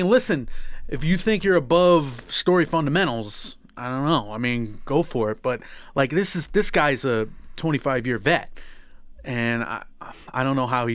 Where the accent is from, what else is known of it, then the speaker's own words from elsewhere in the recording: Connecticut, United States; But we're from Connecticut.